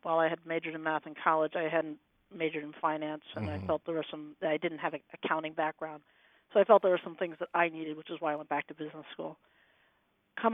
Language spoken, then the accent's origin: English; Pittsburgh, Pennsylvania, United States; And the West Coast was something, growing up in Pittsburgh, that was just so far away, that was not even a consideration for college.